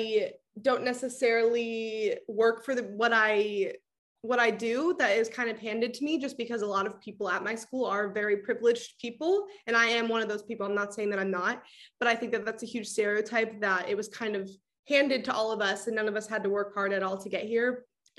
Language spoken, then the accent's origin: English; Arizona, United States; I'm an out-of-state student. I'm from Arizona.